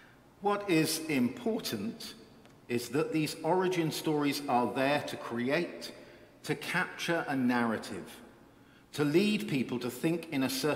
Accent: South West England, United Kingdom; I grew up on Marvel comic books. Not a widespread obsession among preteens in England in the 1970s and 80s, but if you were persistent, a trip from our little rural town in Devon to the nearest city of Exeter yielded a stash of comics

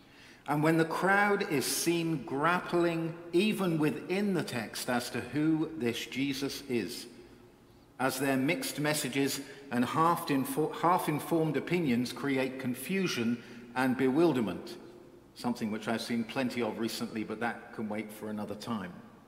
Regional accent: South West England, United Kingdom; I grew up on Marvel comic books. Not a widespread obsession among preteens in England in the 1970s and 80s, but if you were persistent, a trip from our little rural town in Devon to the nearest city of Exeter yielded a stash of comics

